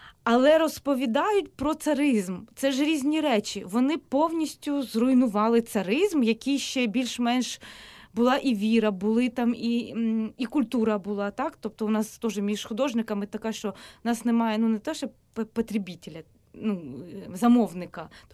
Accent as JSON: {"language": "Ukrainian", "region": "Crimea", "country": "Ukraine", "said": "У мене так само, я кримчанка."}